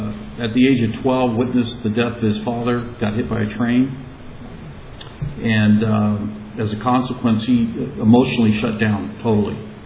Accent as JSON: {"language": "English", "town": "La Habra", "region": "California", "country": "United States", "tie": "born or raised there", "said": "I grew up in La Habra in the hills. My parents built a home there in the 50s. And there was avocado groves and orange groves and lemon groves."}